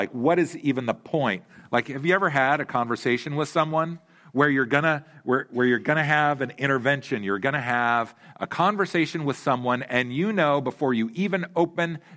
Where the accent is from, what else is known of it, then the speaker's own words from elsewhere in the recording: Oregon, United States; But I grew up in Oregon. We hug trees. We don't kill them.